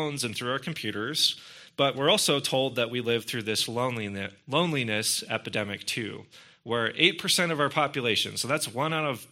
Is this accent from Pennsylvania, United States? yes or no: yes; Pittsburgh, Pennsylvania, United States; A couple years ago, I had the privilege of officiating a wonderful and lovely wedding in my hometown of Pittsburgh.